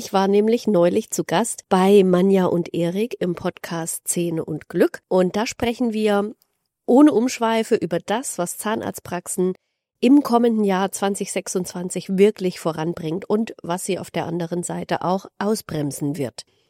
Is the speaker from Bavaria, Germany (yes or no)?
no; Thuringia, Germany; Ich bin in Thüringen geboren und aufgewachsen. Da liegt natürlich mein Herz.